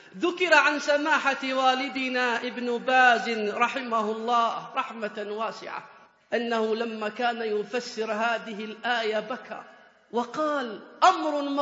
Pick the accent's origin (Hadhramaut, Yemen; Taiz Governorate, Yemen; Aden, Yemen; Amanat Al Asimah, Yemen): Hadhramaut, Yemen; حتى من الطرائف هذه حصلت عندنا في حضرموت